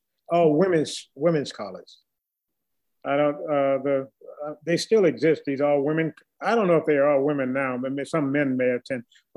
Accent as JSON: {"language": "English", "region": "the South", "country": "United States", "tie": "born or raised there", "said": "I mean, just growing up in the South, growing up in America"}